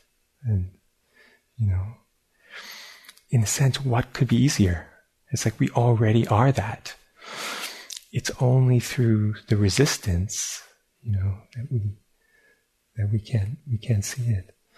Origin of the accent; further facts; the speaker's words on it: New York, United States; also born or lived in Japan; because I'm from New York and I think like a criminal.